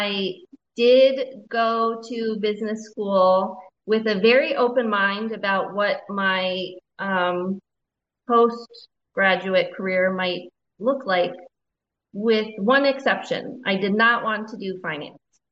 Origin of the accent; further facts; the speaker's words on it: Arizona, United States; Growing up in Arizona, Justice O'Connor was a little bit of a personal hero.